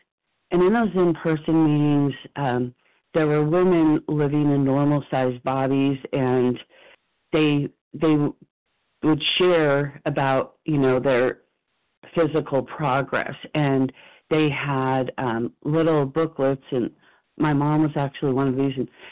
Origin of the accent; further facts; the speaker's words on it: California, United States; and I'm living in my home state of California.